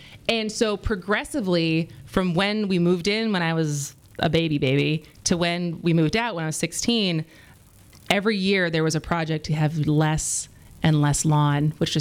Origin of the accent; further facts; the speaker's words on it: Madison, United States; because the house we moved into that I grew up in Madison, it was kind of on a hill.